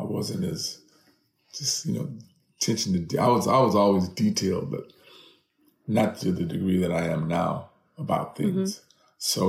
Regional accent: California, United States; Like visiting Oklahoma after a tornado was like, I'm from California. I've seen earthquakes.

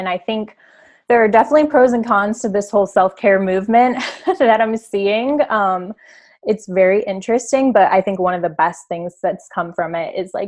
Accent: Akron, Ohio, United States; So I grew up in Akron, Ohio, and I attended for my undergraduate degree, a Catholic college called John Carroll

